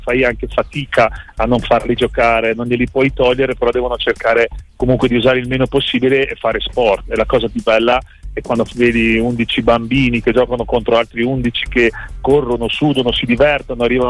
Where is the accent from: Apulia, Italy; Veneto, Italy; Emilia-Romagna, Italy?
Emilia-Romagna, Italy; Stella; also born or lived in Pavullo; now in Castelnuovo Rangone, Italy; Io sono nato a Pavullo, ma sono cresciuto a Stella, che è un paesino lì vicino a Serra, per arrivare prima di Serramazzoni sull'Appennino.